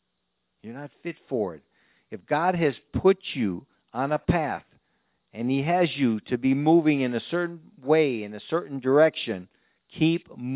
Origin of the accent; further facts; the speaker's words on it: Chicago, Illinois, United States; So I'm a city boy, born and raised in Chicago, Illinois. Only thing I ever knew was sidewalks and parking lots, okay?